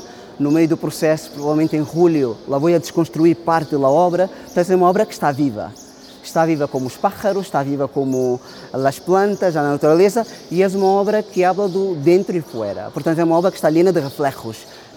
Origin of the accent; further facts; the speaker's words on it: Portugal; Eu sou português, na verdade minha madre era vinda de Angola